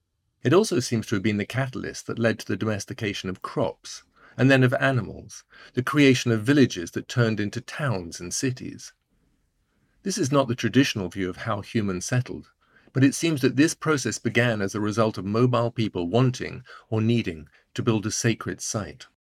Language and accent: English; England, United Kingdom; I was brought up in England, but have spent much of my adult life on the move, particularly living and traveling in North Africa and the Middle East.